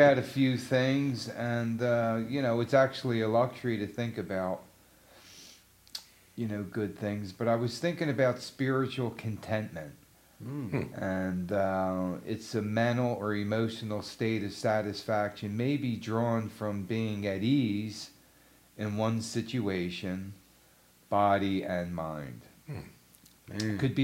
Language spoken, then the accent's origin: English; Philadelphia, Pennsylvania, United States; I mean, I'm homegrown Philadelphian.